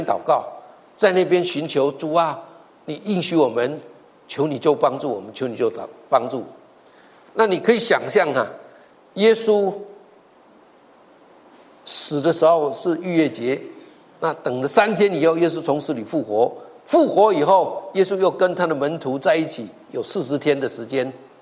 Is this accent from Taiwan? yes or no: yes; Taiwan; 我们台湾人讲普通话有没有口音？我好奇怪，每一次到一个地方，人家说你是台湾人啊，我说你怎么知道？从你的口音就知道。